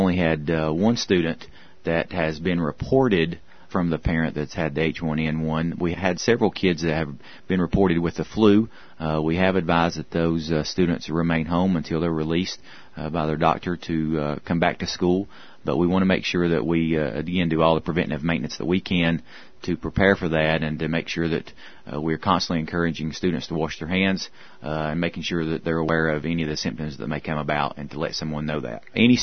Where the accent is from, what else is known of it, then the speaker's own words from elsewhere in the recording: Red Hill, North Carolina, United States; I was raised in Red Hill. I've been there for 23 years. My dad was actually raised there.